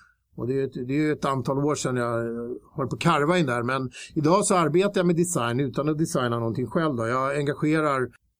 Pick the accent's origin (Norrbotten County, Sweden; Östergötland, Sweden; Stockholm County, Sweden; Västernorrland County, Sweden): Stockholm County, Sweden; Tyresö; Jag växte upp i Tyre som jag har rört mig väldigt mycket.